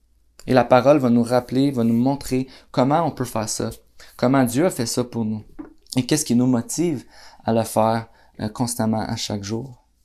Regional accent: Gatineau, Quebec, Canada; Je suis né à Gatineau, j'ai grandi, j'ai toujours vécu à Gatineau.

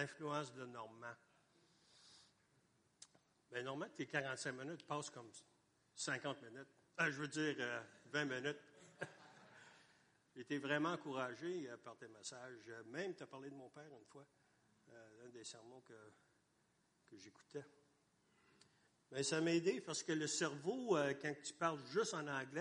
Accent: Rouyn-Noranda, Quebec, Canada; je suis un Québécois, j'ai été élevé, moi, à Rouyn-Noranda. Mais j'ai fait mes études en anglais. J'étais à l'école tout le temps en anglais. Fait que moi, mon français, c'est plutôt sur les rues de Rouyn-Noranda.

